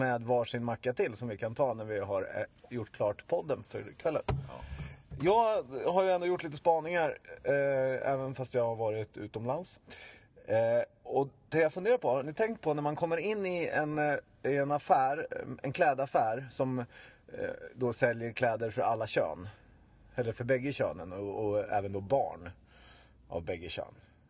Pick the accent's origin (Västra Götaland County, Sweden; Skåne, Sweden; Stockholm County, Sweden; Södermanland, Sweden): Södermanland, Sweden; Svalsta; Från det gamla anrika motellet, Tuna motell i Svalsta, där vi är uppvuxna.